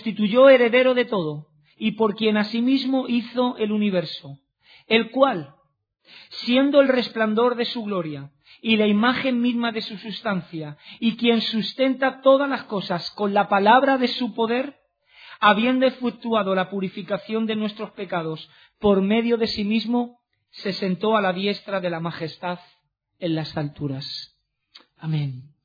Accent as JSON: {"language": "Spanish", "town": "Madrid", "region": "Community of Madrid", "country": "Spain", "said": "Yo que soy de Madrid, los que habéis comido cocido madrileño saben que es un plato bien fuerte."}